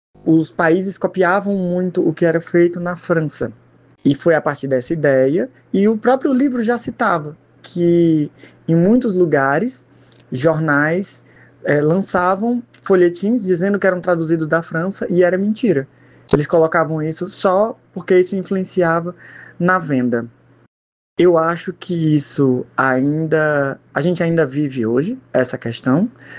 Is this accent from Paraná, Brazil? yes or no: no; Teresina, Piauí, Brazil; Eu sou de Teresina, do Piauí, no Nordeste.